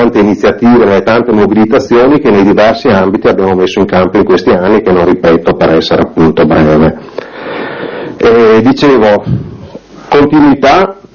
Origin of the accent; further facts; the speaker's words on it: Veneto, Italy; io vengo dal Veneto